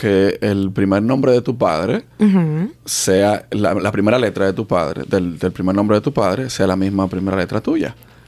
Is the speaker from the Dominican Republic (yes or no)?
yes; Dominican Republic; No pongo bandera de donde yo soy. Aunque sea dominicano, pero di que mi vehículo.